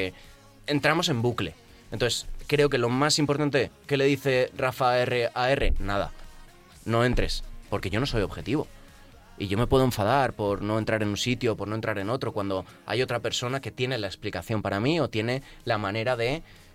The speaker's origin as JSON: {"language": "Spanish", "region": "Valencian Community", "country": "Spain", "said": "No, hombre, yo soy valenciano"}